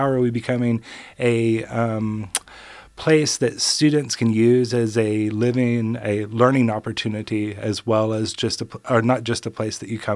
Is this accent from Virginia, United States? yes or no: no; Arkansas, United States; I'm originally from Arkansas, which some people might not realize about me. And I come from a background that's a little bit different than some of the other folks.